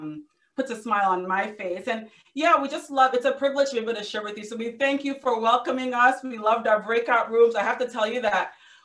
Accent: Nigeria; now in United States; I am Nigerian. I was born here in the US. I was the only one of my siblings to be born here. My mom came because she had health issues, but I was raised in Nigeria.

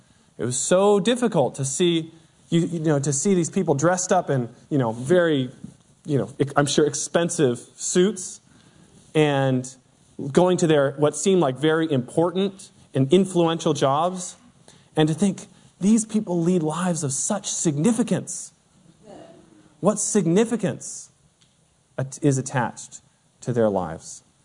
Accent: Seattle, Washington, United States; moved away as an adult; I grew up in Seattle and moved to New Jersey for college.

